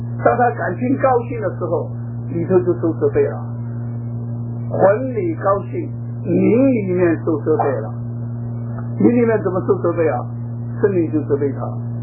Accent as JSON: {"language": "Chinese", "country": "China"}